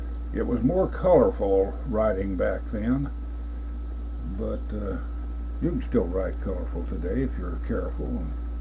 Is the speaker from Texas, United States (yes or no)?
no; Cannelton, Indiana, United States; No, I started out in Indiana, in southern Indiana, in my hometown of Canelton, Indiana.